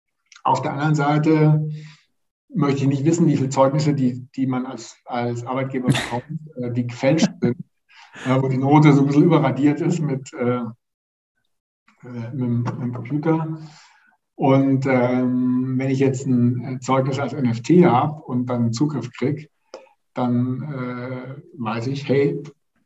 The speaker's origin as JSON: {"language": "German", "region": "Baden-Württemberg", "country": "Germany", "said": "Als Schwabe fällt es mir schwer, Geld auszugeben"}